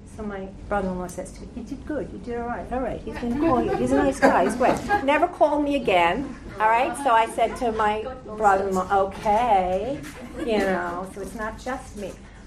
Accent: Queens, New York, United States; also born or lived in Rome; I grew up in Queens

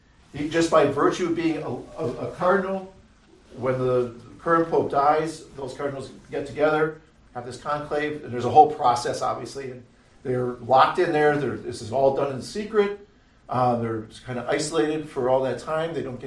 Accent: Wisconsin, United States; And so, like, you know, my home state is Wisconsin.

